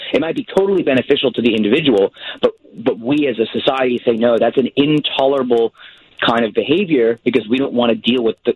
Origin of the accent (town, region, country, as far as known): Connecticut, United States; born or raised there; also born or lived in White Plains; now in Australia